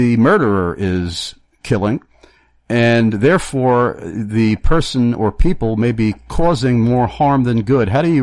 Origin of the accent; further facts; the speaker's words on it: New York, United States; now in Pennsylvania, United States; In fact, where I live now in Pennsylvania, it's very commonplace to see people carrying concealed weapons and, you know, going, if you were in New York, where I'm from, especially Long Island